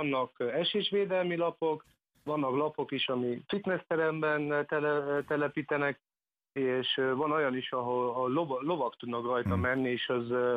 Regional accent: Germany; Hungarian is a second language; now in Budapest, Hungary; én Németországban nőttem föl, az apukám magyar, csak nem tanított meg, úgyhogy itt tanultam meg Budapesten a magyar nyelvet.

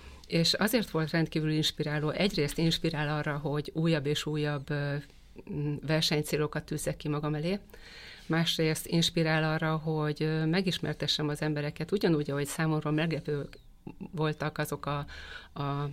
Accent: Balatonfűzfő, Veszprém County, Hungary; én Balatonfüszfön nőttem fel, veszprémi születésű gyermekként, és a Balaton az függetlenül attól, hogy aztán nem Balatonfüszfön éltem már felnőttként, mert amikor családot alapítottunk, akkor a Bakonyba költöztem

